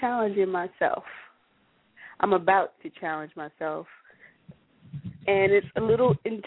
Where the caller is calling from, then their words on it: Virginia, United States; I'm calling from Virginia.